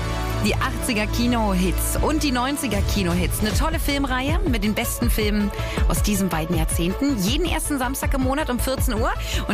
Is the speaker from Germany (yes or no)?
yes; Berlin, Germany; ich bin in Hellersdorf groß geworden, nach Hohenschönhausen gefahren.